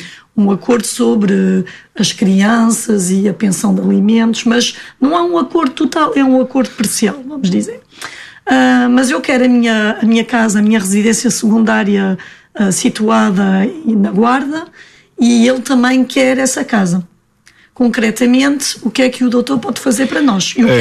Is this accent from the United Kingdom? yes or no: no; France; eu sou francesa, e então sou casada também com um francês de Portugal. Também temos dupla nacionalidade.